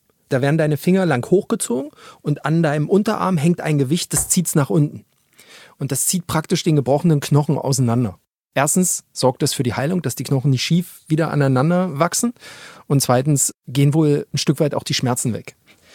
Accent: East Germany, Germany; weil ich einfach die bessere Aussprache habe als Ostdeutscher.

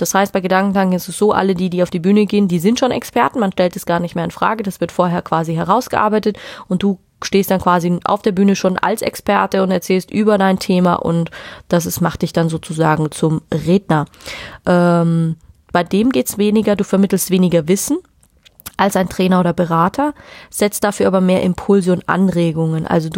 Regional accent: Munich, Bavaria, Germany; ich komme aus München, von dem her ist naheliegend

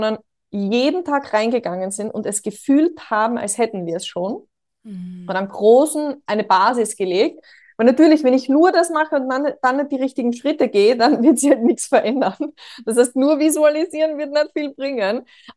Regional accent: Austria; born there; ich bin in Österreich geboren

